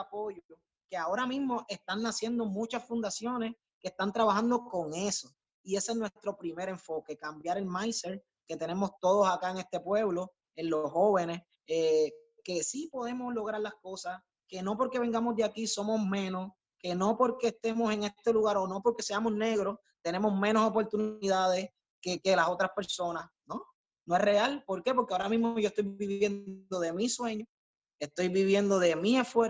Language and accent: Spanish; Loíza, Puerto Rico; Soy de Loíza, hago lo que tenga que hacer, me esfuerzo para poder llegar a cualquier lugar